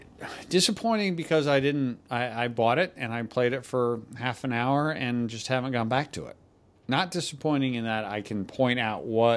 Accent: New Jersey, United States; New Jersey. I'm from Jersey.

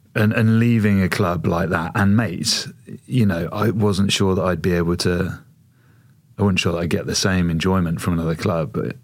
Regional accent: Leicester, East Midlands, United Kingdom; also born or lived in Ascot; I consider myself a Leicester lad. I was born in Ascot, Berkshire, Bracknell

